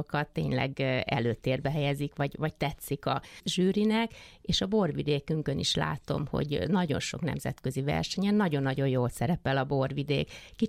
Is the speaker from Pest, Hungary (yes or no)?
yes; Érd, Pest, Hungary; born there; mert én érdi születésű vagyok